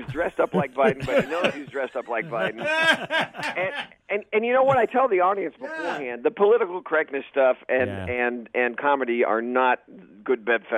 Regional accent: Dallas, Texas, United States; now in Los Angeles, United States; And, I live in Los Angeles, but I grew up in Dallas. And so that was a big change going from Texas to freaking, Los Angeles.

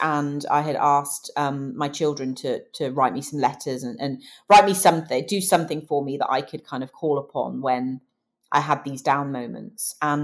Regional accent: United Kingdom; I crossed the line as 11th British woman.

